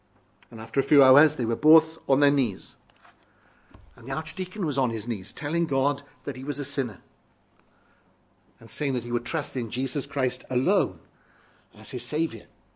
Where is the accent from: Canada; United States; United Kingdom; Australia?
United Kingdom; So being British, we stopped.